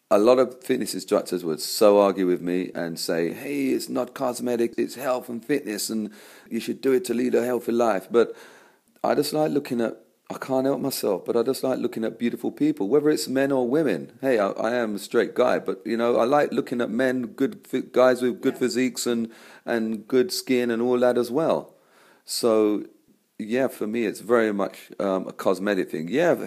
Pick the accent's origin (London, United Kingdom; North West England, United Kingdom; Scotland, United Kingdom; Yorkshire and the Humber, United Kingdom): London, United Kingdom; born there; I was born in London